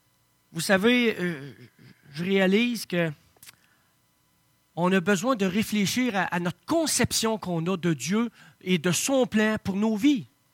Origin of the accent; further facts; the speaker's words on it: Shawinigan, Quebec, Canada; mais moi, je parle de même, je viens de Shawinigan.